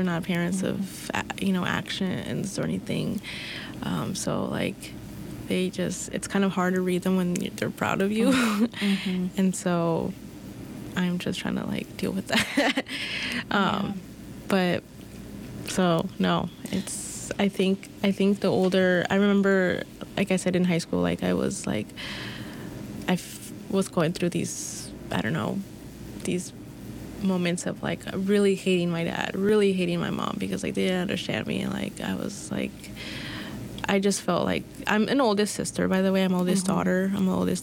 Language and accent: English; Iowa, United States; now in Minnesota, United States; I moved out from Iowa to Minnesota. I didn't make too big of a jump, clearly, because I'm only like 3 hours away